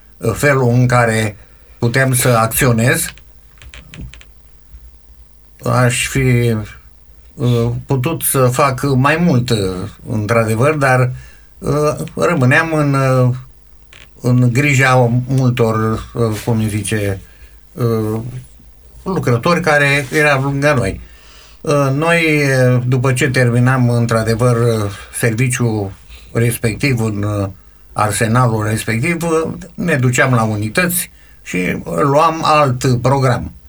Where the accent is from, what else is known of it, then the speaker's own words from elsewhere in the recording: Roman, Neamț County, Romania; also born or lived in Iași; Sunt născut în orașul Iași. De fel, am locuit în Roman.